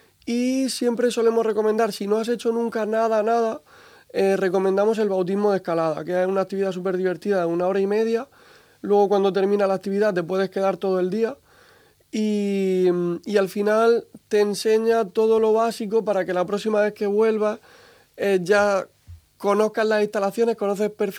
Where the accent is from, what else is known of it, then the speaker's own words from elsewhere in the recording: Region of Murcia, Spain; Somos todos de Murcia.